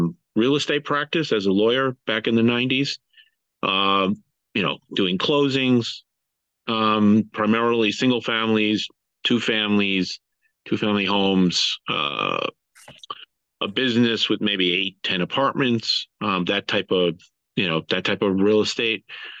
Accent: Boston, Massachusetts, United States; now in New York, United States; I'm originally from the Boston area. I came to New York for law school.

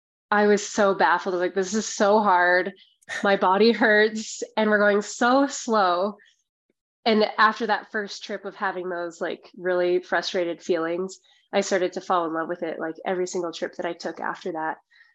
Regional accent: Pinedale, Wyoming, United States; So I grew up in Pinedale, Wyoming, which is a small town just south of Jackson Hole.

